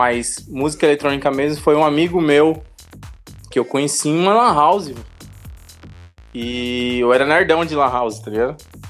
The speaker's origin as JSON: {"language": "Portuguese", "town": "Guarulhos", "region": "São Paulo", "country": "Brazil", "said": "Eu sou de Guarulhos."}